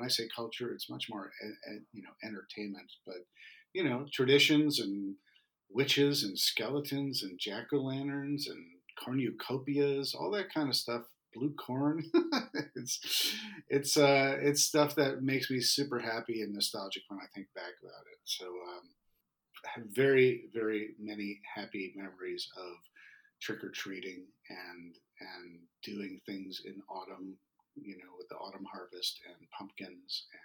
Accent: New York, United States; And then I was born in New York. I had a wonderful childhood in that New York area

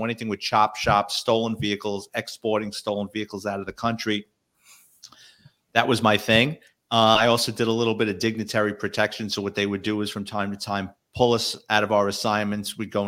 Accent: Bronx, New York, United States; I was born and raised in the Bronx.

